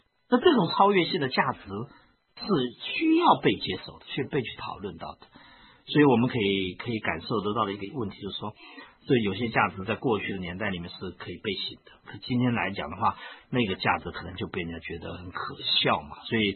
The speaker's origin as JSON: {"language": "Chinese", "country": "China", "said": "过去我们中国人三妻四妾，因为大家都觉得理所当然"}